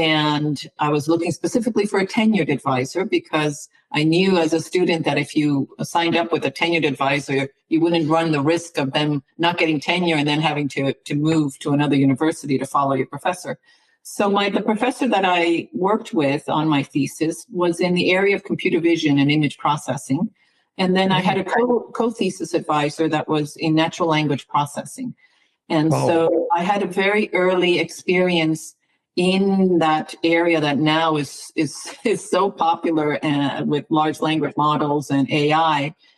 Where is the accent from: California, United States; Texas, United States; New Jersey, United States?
New Jersey, United States; Morristown; And I'm from Morristown, New Jersey.